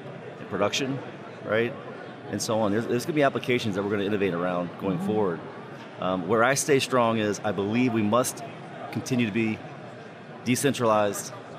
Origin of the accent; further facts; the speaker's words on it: New Orleans, Louisiana, United States; I'm from New Orleans and started in Baton Rouge Radio, New Orleans Radio.